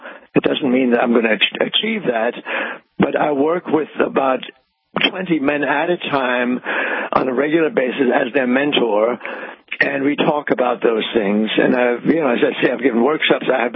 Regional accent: Wittenberg, Saxony-Anhalt, Germany; moved away; We went to stay in Berlin, and then we went to my hometown. I was scared at the time. What would I find there 50 years later?

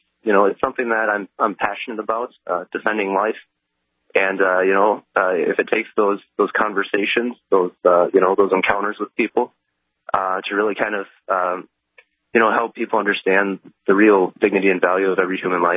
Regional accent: Harris, Minnesota, United States; I'm from Harris, Minnesota, but I'm also a student at the University of Mary.

